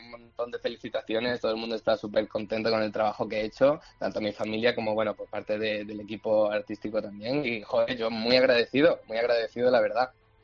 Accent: Málaga, Andalusia, Spain; now in Madrid, Spain; aproveché para ir a mi pueblo, porque bueno, yo vivo en Madrid, yo no estoy viviendo ahora mismo en Málaga, pero es verdad que intento ir allí cada vez que puedo y rodar allí fue genial.

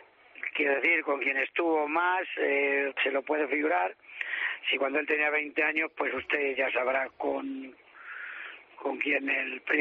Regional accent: Ávila, Castile and León, Spain; hay buena carne de Ávila, hay la ternera de Ávila. Pues no confundamos, yo que soy un apasionado de mi tierra

